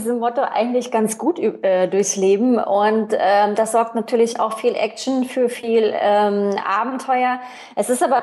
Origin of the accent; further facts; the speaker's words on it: Germany; also born or lived in France; DDR-Kind, ich bin in der DDR aufgewachsen, Wende, dann Jugend in der BRD dann, also im gemeinsamen Deutschland.